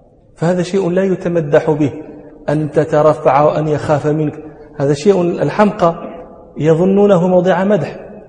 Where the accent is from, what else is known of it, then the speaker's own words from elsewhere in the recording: Morocco; من أمثلة ذلك عندنا في المغرب جبال المنسوب إليهم يقولون فيه جبلي